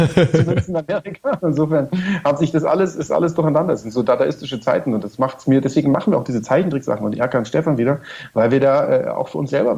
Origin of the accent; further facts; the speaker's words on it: Munich, Bavaria, Germany; Und das sage ich als Münchner